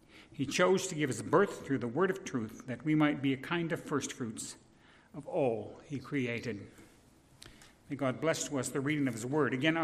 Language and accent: English; United States; born there; although I was born in the United States, this is not my first citizenship.